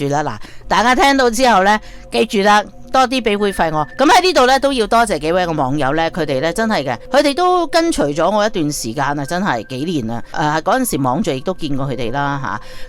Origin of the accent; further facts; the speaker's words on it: China; 咁我哋中国人嘅农历新年又要讲呢啲，可唔可以一次过做埋咧？